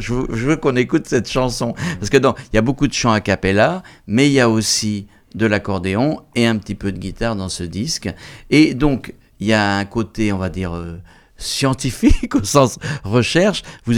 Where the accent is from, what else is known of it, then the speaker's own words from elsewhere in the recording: Pays de la Loire, France; Et puis il y a des chants qui parlent à d'autres gens de Loire-Atlantique comme moi. Moi je suis plutôt du Sud-Loire.